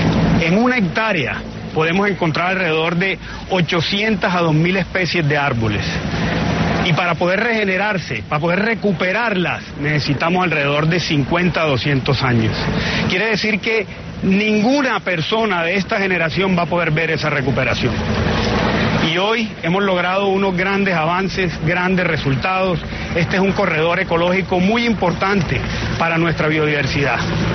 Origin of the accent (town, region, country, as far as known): Colombia